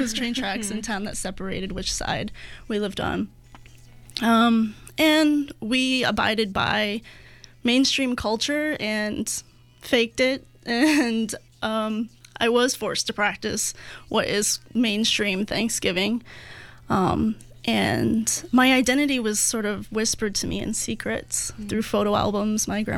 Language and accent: English; East Coast, United States; moved away as an adult; I'm actually from the East Coast, and I moved to the West Coast about 2 years ago and to the Portland area in August.